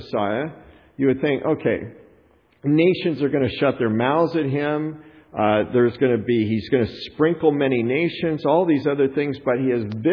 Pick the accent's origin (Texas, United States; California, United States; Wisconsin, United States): Texas, United States; Fort Worth; born there; because I was born in Fort Worth